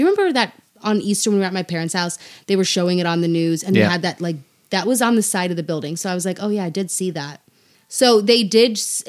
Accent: South Africa; I mean, I am originally from South Africa, for those of you who don't know. So I do have family there.

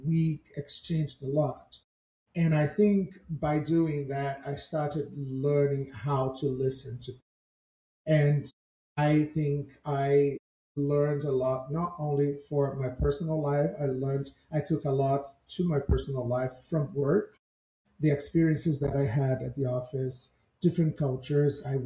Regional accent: Brazil; you know, I come from Brazil.

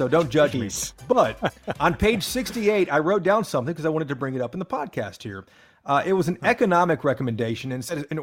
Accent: Tennessee, United States; I'm from Tennessee, man. It's okay.

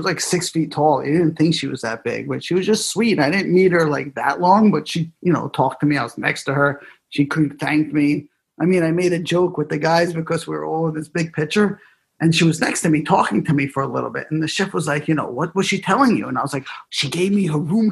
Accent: New York City, New York, United States; I grew up in New York City.

